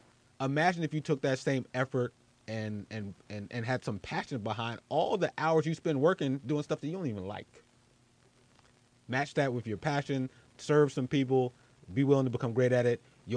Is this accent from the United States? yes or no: yes; Philadelphia, Pennsylvania, United States; I'm interning at a radio station in my hometown of Philly.